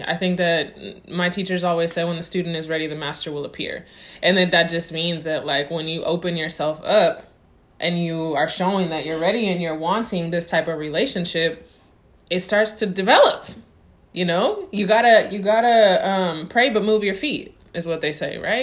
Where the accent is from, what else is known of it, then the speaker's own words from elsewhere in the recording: Spain; now in Sacramento, United States; Now, mind you, I'm in Sacramento, California at the time. I have never been to Portugal. Yes, I'm from Spain. I have dual citizenship.